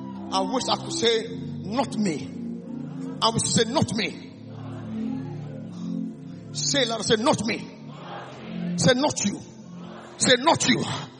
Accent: Ghana; accent: Ghanaian; Don't mind my accent as Ghanaian.

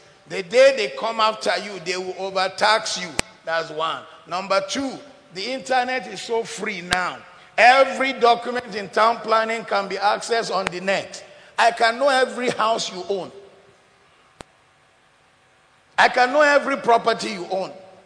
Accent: Ode Omu, Osun, Nigeria; take it to my hometown in Ode Omu, Osun State

